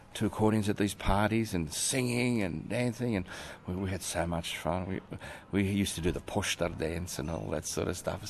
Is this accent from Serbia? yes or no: no; Australia; born there; Well, I'm born in Australia, but I have this Slovenian culture behind me. And it's just so cool. So I'm Slovenian.